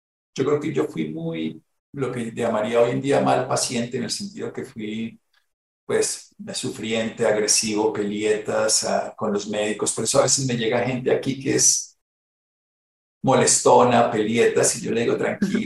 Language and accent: Spanish; Armero, Tolima, Colombia; Yo vivía en Armero, Tolima, y tendría, yo creo que 7 u 8 años